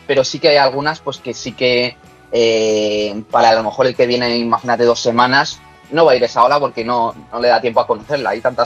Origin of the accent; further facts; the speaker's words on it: Madrid, Community of Madrid, Spain; Yo soy de Madrid, entonces ha sido casualidad.